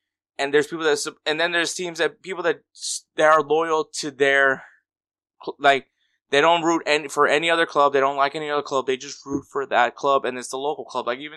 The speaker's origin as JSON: {"language": "English", "town": "Houston", "region": "Texas", "country": "United States", "tie": "born or raised there", "also_born_or_lived": "Los Angeles", "said": "I was born in LA. And then at 11 months old, I moved here to Houston and I grew up in Houston."}